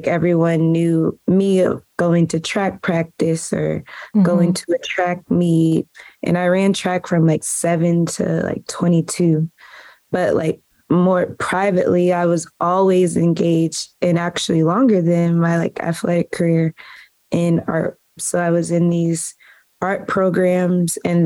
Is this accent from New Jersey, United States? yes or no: yes; Maplewood, New Jersey, United States; Yeah, so I grew up in Maplewood, New Jersey. People from Maplewood refer to it as MAPSO, Maplewood, South Orange